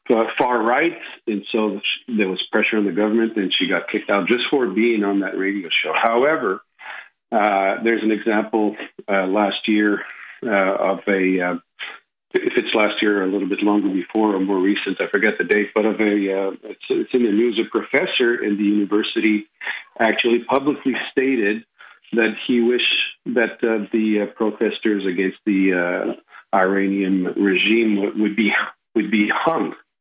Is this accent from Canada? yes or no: yes; Canada; also born or lived in Europe; I'm a Canadian from Italian descent, spent most of my life in Europe